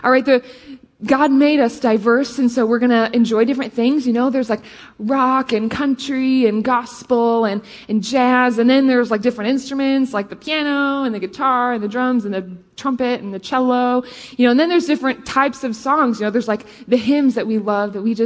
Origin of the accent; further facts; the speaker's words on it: Rockford, Illinois, United States; I lead worship here, and I grew up right here in Rockford.